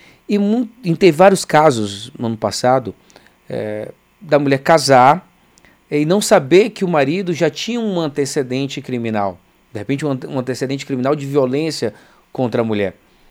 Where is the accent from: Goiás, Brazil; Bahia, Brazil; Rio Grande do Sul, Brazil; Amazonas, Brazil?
Amazonas, Brazil; Eu sou lá do estado do Amazonas